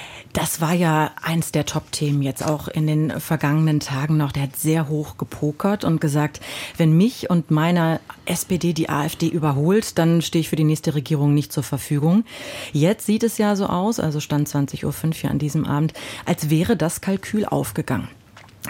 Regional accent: North Rhine-Westphalia, Germany; Ich tief aus dem Westen, also mehr Westen geht ja eigentlich gar nicht, ich komme aus dem Ruhrpott.

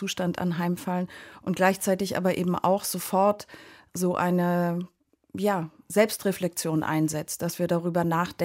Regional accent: Berlin, Germany; ich glaube, dass tatsächlich meine Erfahrung als Berlinerin mich auch sehr geprägt hat, weil ich schon in früher Kindheit damit vertraut war, dass es eben Grenzen gibt

